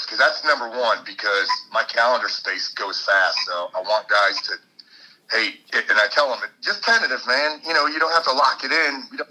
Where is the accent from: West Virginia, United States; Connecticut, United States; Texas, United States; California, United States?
Connecticut, United States; Well, I did. I grew up in Connecticut. Joined the military when I was 17, delayed entry.